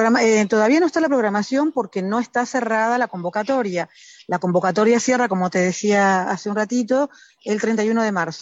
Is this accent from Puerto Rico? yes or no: no; Argentina; moved away as an adult; now in Uruguay; yo soy argentina, residente legal uruguaya, y viví, todavía sigo estando mitad y mitad, tengo un hijo en Uruguay y una hija en Buenos Aires, y viví 25 años en Punta del Este